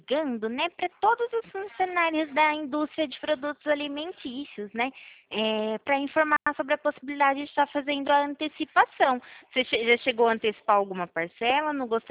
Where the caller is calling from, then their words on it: Araras, São Paulo, Brazil; Eu falo aqui da cidade de Araras, né?